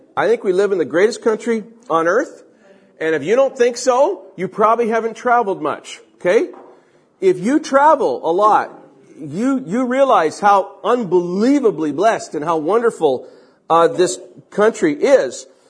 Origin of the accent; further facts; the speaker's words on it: Canada; I'm a follower of Christ first. I'm a citizen of heaven first. Then I'm a Canadian.